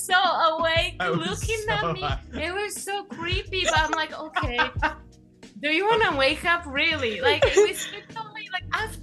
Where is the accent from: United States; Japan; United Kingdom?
Japan; Kochi; We stayed in Osaka for 10 days, and I went to Kochi, which is my home country.